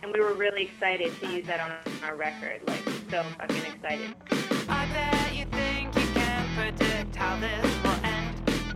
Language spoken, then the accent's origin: English; Los Angeles, California, United States; Well, we're from the Valley of Los Angeles.